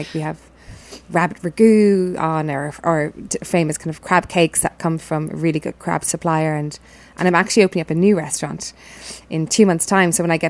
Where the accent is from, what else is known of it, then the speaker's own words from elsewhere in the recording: Cork, Munster, Ireland; I'm from Cork, yeah. And there's a lot of jokes about people from Cork thinking that there's nowhere else in the world but Cork.